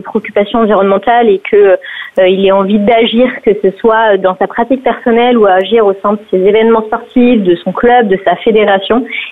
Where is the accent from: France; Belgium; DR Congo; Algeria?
France; Nantes, Pays de la Loire; now in Annecy, France; moi je viens de Nantes, donc rien à voir, à l'autre bout de la France. J'ai grandi de mes 0 à 18 ans à Nantes, j'ai fait mes études à Paris, mais j'ai eu la chance d'avoir une maison de vacances dans les Alpes, en Haute-Savoie